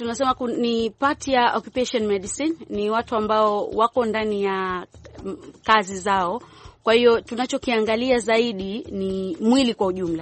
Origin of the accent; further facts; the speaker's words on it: Zanzibar, Tanzania; now in United States; Mimi ni Mzanzibari